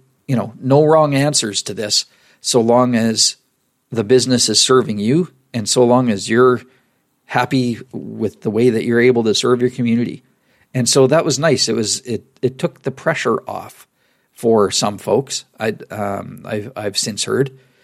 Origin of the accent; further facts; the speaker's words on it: Saskatchewan, Canada; would have gone through my hometown in Saskatchewan twice on that journey